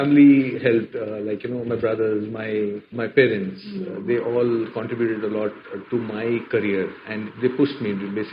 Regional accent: Mangalore, Karnataka, India; The community, we are from Mangalore.

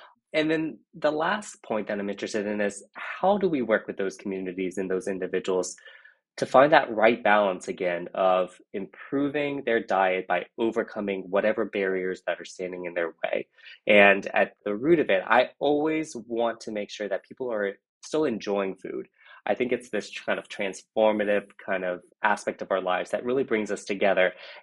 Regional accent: Louisiana, United States; So I come from South Louisiana, where we have some wonderful cuisine.

